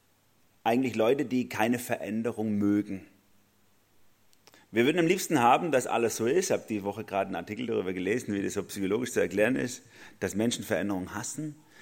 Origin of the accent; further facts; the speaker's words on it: Baden-Württemberg, Germany; now in Karlsruhe, Germany; Karlsruhe ist seit über 10 Jahren meine Heimat. Fühlt sich komisch an, das als Schwabe zu sagen.